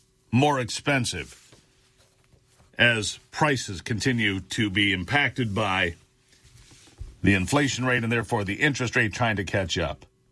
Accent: Michigan, United States; Across my home state, 336 in Michigan.

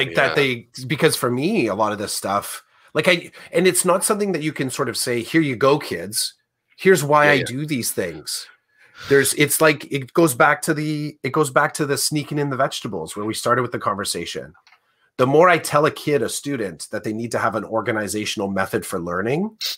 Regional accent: Oshawa, Ontario, Canada; not near my house, in my hometown, Oshawa, there's a Lakeview Park

